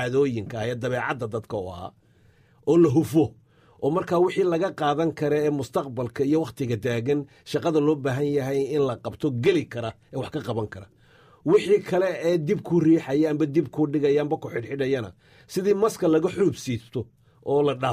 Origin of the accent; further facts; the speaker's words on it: Gabiley, Somalia; dee anigu waxaan ku soo hoos koray Timacadde, Cabdulaahi Suldaan Timacadde Gebile ayaan ku soo hoos koray